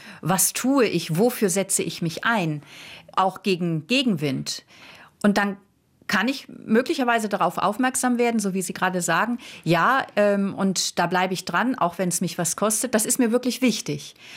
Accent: Germany; moved away; man hört es ja meiner Zunge an, ich komme aus Deutschland

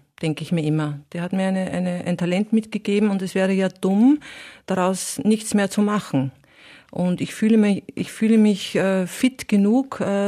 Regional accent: Burgenland, Austria; Natürlich als Burgenländerin.

